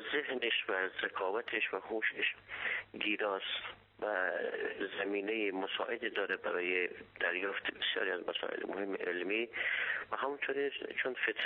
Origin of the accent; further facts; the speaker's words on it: Afghanistan; من به عنوان یک افغانی